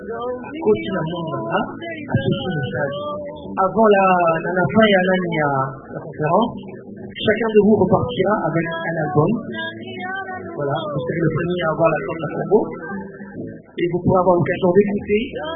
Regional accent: DR Congo; je suis congolais

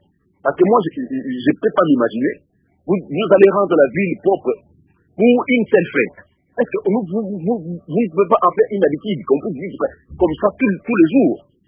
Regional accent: Kinshasa, DR Congo; moi, je viens de Kinshasa.

